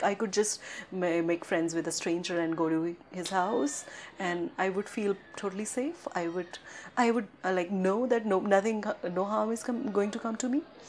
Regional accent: India; and even though I'm from India and there are a lot of problems with India and Kashmir, but then they loved me there.

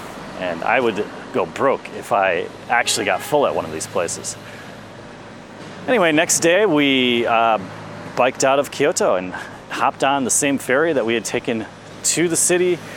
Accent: Wisconsin, United States; And I'm from Wisconsin, where we have beautiful fall colors

